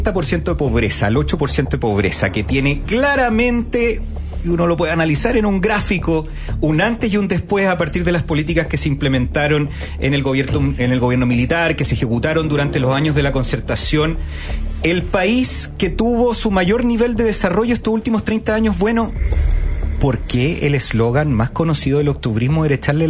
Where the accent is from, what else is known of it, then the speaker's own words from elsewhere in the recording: Chile; nosotros somos sub-40, nos formamos, nos criamos, nos educamos en el Chile de los supercampeones